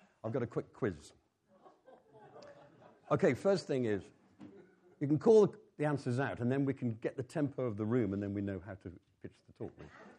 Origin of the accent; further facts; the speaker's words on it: England, United Kingdom; We're a family from England. We don't really have anything special to say about us other than the fact that we love Jesus and we follow him dearly.